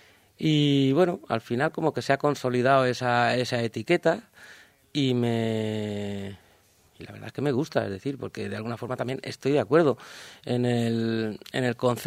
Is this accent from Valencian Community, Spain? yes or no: yes; Valencia, Valencian Community, Spain; yo soy de Valencia y las músicas mediterráneas pues evidentemente las bebo y corren por mi sangre.